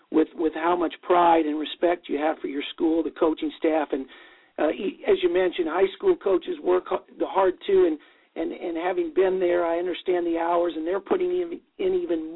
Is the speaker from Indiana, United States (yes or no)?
yes; Jasper, Indiana, United States; There's a lot of them, and growing up in Jasper, having gone to school with both your dad and your mom